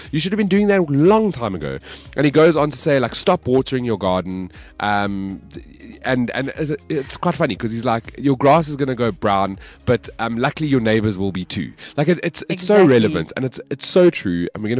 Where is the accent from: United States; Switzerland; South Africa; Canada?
South Africa; I'm African, man. I'm from South Africa.